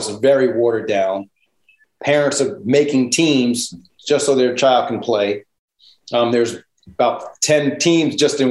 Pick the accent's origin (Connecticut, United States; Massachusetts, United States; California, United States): Connecticut, United States; You know, I don't mind staying on the East Coast close to home. I'm from Connecticut.